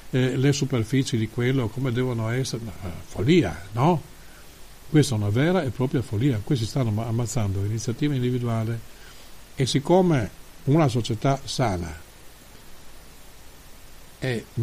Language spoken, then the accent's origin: Italian; Trieste, Friuli-Venezia Giulia, Italy; Scusate se lo dico, ma da triestino ho tutto il diritto di dirlo